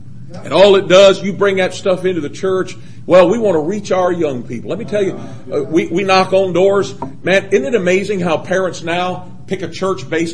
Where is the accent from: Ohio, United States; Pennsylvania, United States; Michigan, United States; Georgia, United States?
Michigan, United States; Detroit; now in -; Hey, man, I grew up in Detroit, man. I grew up in the days of Motown.